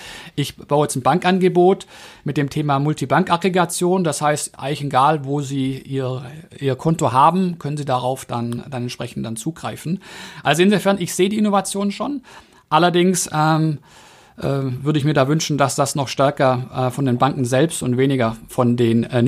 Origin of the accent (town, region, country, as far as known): Baden-Württemberg, Germany